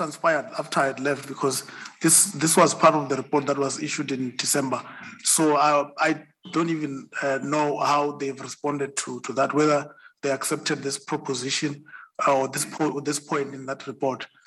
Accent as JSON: {"language": "English", "country": "South Africa", "said": "I'm a South African"}